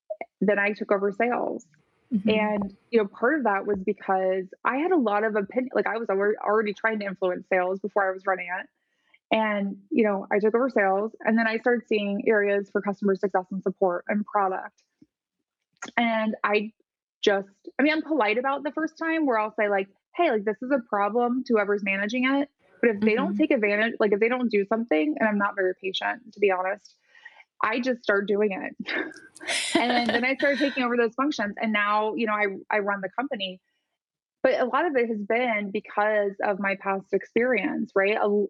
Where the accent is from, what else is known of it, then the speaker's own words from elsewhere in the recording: Midwest, United States; I grew up in the Midwest. Mm-hmm. So I'm a woman, I'm Midwestern